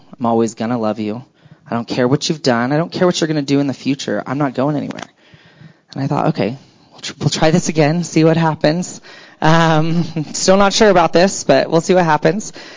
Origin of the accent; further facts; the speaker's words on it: Alabama, United States; also born or lived in Philippines; I'm sort of from Alabama and spent some time in the Philippines, and I'm not used to the freezing.